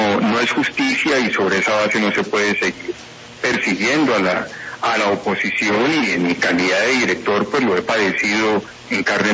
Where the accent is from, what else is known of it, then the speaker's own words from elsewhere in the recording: Colombia; Yo como colombiano